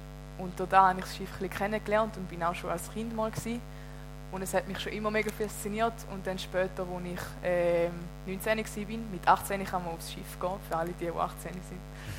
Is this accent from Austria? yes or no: no; Erlen, Thurgau, Switzerland; Ich komme vom Thurgau, nahe Bodensee, von Erle, genau gesagt.